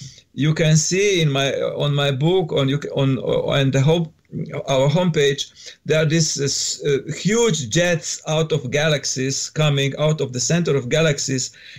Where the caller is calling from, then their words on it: Slovenia; English is a second language; I'm from Slovenia. Now in my country, it's 6 p.m. 6 a.m. Sorry, 6 a.m. in the morning.